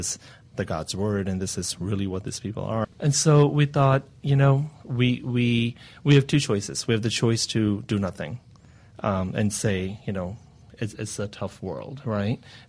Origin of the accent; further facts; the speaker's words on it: Pakistan; born there; I'm first generation. I was born in Pakistan.